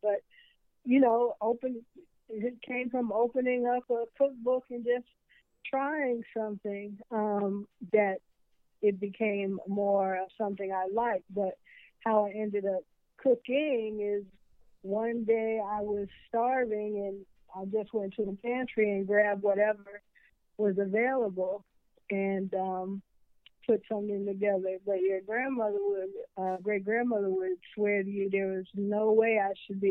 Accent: New York City, New York, United States; also born or lived in California; growing up in New York City, I thought that hard taco shell and, you know, putting some ground meat and a little cheese, that's not a taco.

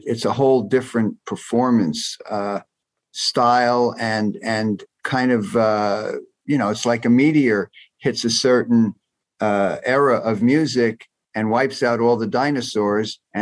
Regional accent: New Jersey, United States; previous the bands in my hometown in New Jersey were kind of instrumental

